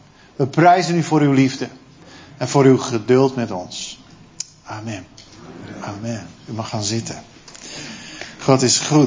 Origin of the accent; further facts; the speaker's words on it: Netherlands; Ja, ik ben ook een echte Hollander